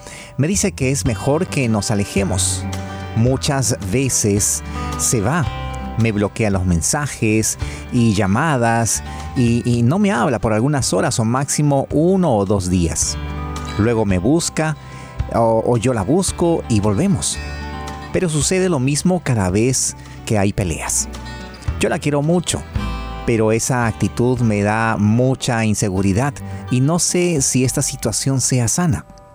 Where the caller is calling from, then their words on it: Argentina; Hola, ¿qué tal? Soy de Argentina. Los escucho casi todos los días en mi tienda.